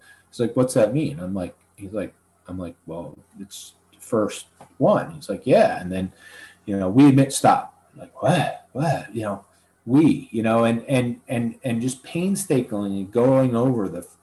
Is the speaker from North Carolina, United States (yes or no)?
no; Swarthmore, Pennsylvania, United States; I grew up in Swarthmore, Pennsylvania, and Swarthmore College, big, beautiful campus.